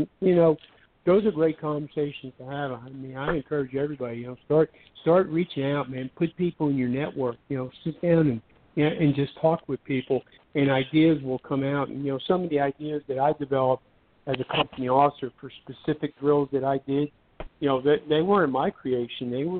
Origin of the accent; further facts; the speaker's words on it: Northeast, United States; I use this example a lot, because I come from the Northeast, and I've got friends in Philadelphia, and I got friends in New York City, and I got friends in Baltimore.